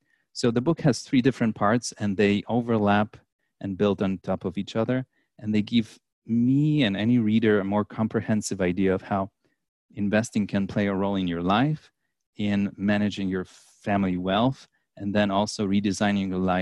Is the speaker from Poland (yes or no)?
yes; Poland; born there; English is a second language; I was born in Poland in the 1980s under communism